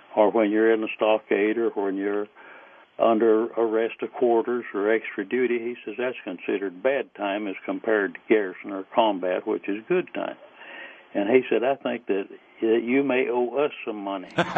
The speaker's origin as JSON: {"language": "English", "town": "Maysville", "region": "Oklahoma", "country": "United States", "tie": "born or raised there", "said": "I grew up in Maysville, Oklahoma. That's in south central Oklahoma in a farm community."}